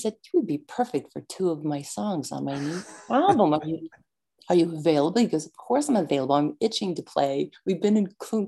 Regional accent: San Antonio, Texas, United States; now in Nashville, United States; And we're all from San Antonio, right?

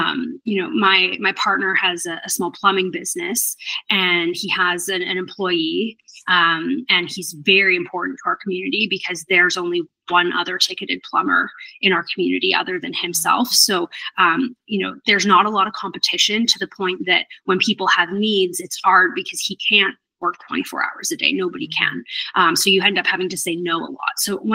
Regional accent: Winnipeg, Manitoba, Canada; also born or lived in Toronto; So I grew up in Winnipeg

